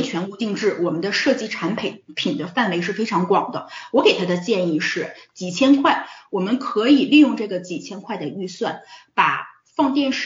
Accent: China; 因为我们是中国人嘛，我们是很爱热爱厨房，我们是很热爱烹饪的

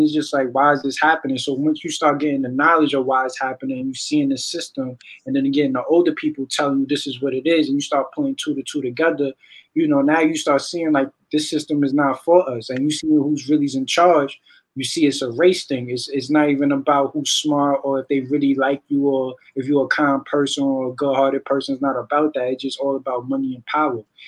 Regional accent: Bronx, New York, United States; I'm from the Bronx. So the Bronx, you know, you're around that 24/7, the creator of hip hop.

